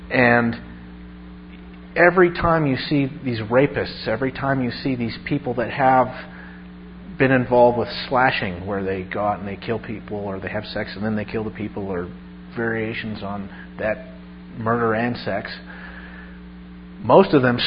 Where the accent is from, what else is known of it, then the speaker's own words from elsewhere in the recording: Nevada, United States; One thing that, you know, growing up in Nevada taught me, because we had prostitution